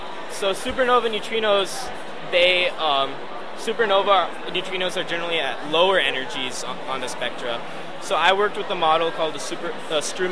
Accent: Illinois, United States; I'm from the United States of America, near Chicago.

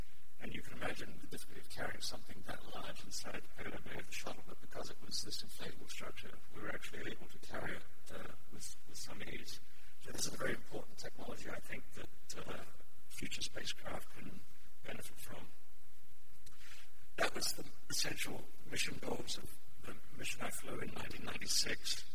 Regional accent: Adelaide, South Australia, Australia; as a young child growing up in Adelaide, I had dreams of being an astronaut

